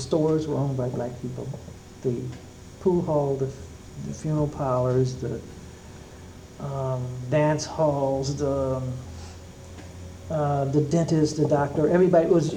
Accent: the South, United States; because I was a Southerner, and they considered me, I'm a Southerner, you're a Southerner, I'm a Southerner, so we have to stick together, you know?

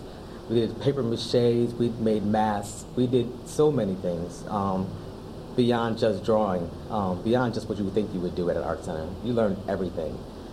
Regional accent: Stratford, Connecticut, United States; also born or lived in Bridgeport / New Haven; I grew up in Stratford, Connecticut. Also, I guess partly in Bridgeport as well, with family in both cities. I also spent some time living in New Haven for about 6 years in my youth, from age 6 to age 12.

